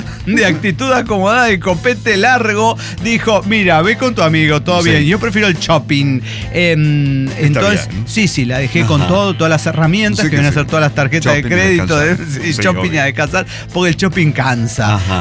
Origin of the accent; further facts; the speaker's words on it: Colombia; Yo me puse un poco paranoico en un momento, dije, es porque soy colombiano